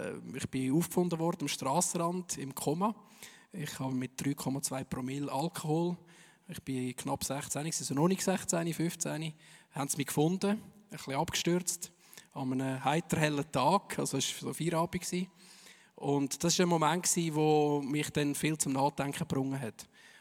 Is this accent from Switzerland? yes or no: yes; Zug, Switzerland; Also, ich komme aus der Innerschweiz, versteht ihr meinen Dialekt? Oder soll ich ein bisschen Berndeutsch versuchen? Wahrscheinlich besser nicht. Ich komme von Zug.